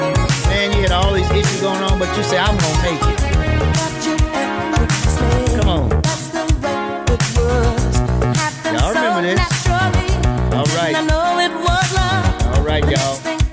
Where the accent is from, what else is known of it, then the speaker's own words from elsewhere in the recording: Chicago, Illinois, United States; I tell people, I grew up on Southside Chicago in Inglewood.